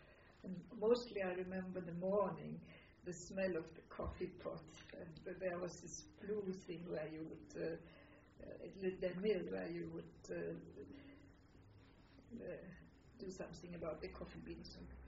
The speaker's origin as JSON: {"language": "English", "town": "Jablonec", "region": "Liberec Region", "country": "Czechia", "tie": "born or raised there", "said": "I grew up in Jablonec, which is a Czech name, but it was an entirely German part. It was in the Sudets."}